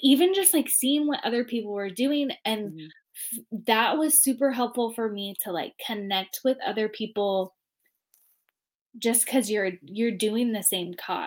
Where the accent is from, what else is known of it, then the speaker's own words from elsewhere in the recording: California, United States; Because I grew up in California.